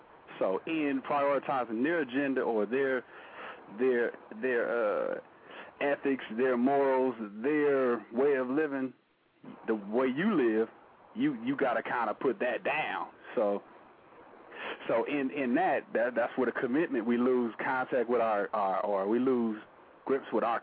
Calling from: California, United States; Well, I'm calling from California.

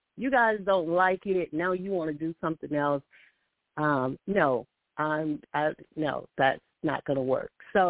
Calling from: Alabama, United States; calling from Alabama.

